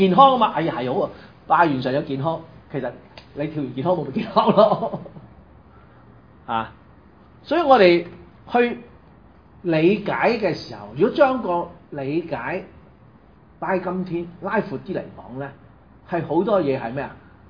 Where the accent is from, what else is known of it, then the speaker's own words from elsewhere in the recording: Shunde, Guangdong, China; born there; 我係順德人。喂，順德人算地方嚟噶嘛？不過我喺嗰度出世，咁啊我係順德人。我祖先喺嗰度叫順德人，咁解咯。咁我名唔係叫順德啊嘛， … 不過我順德人啊嘛。